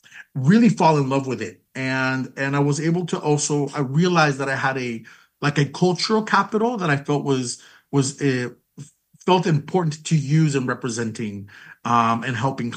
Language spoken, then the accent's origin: English; San Francisco, California, United States; because I grew up in San Francisco, where the coldest it gets is like maybe 60 degrees.